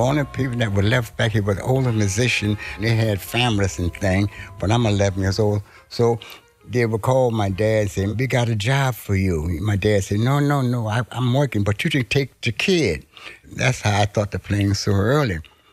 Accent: Detroit, Michigan, United States; I said, "No, I'm not from New Orleans, man." I said, "I'm from Detroit." And I wasn't denying New Orleans, but I felt that I've been in Detroit since 48

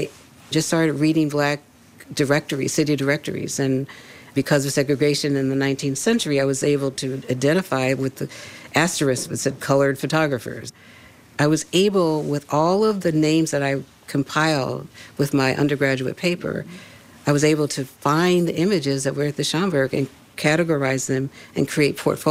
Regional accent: Philadelphia, Pennsylvania, United States; I grew up in Philadelphia, in North Philly. My mom had a beauty shop.

